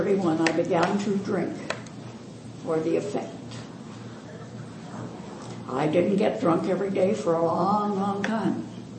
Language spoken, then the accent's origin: English; Illinois, United States; I went away to the University of Minnesota because I'm from the Illinois and live 35 miles from the University of Illinois.